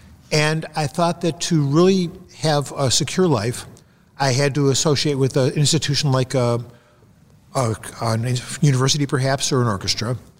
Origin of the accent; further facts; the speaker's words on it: Detroit, Michigan, United States; I grew up in Detroit